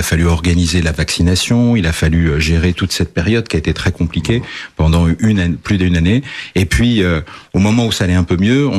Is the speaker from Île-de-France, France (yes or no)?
yes; Champigny-sur-Marne, Île-de-France, France; born there; Vous savez, je suis né à Champigny.